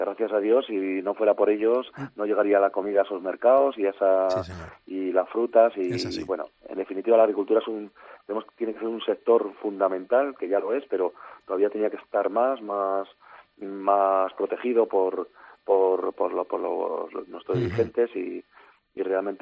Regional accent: Olvés, Aragon, Spain; Yo soy de un pueblecito muy pequeño que se llama Olvés

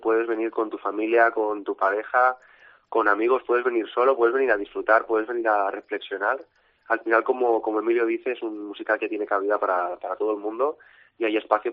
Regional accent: Catalonia, Spain; born there; mi madre es de Granada, entonces yo soy mitad andaluz también como muchos catalanes, porque yo nací en Cataluña

